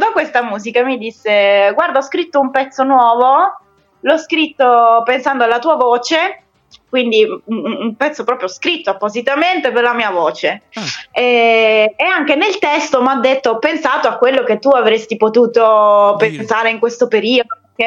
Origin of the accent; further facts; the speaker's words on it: Sicily, Italy; perché io sono originaria della Sicilia, lo so che sembro di Bergamo Alta, vi sto sconvolgendo, ma in realtà sono siciliana.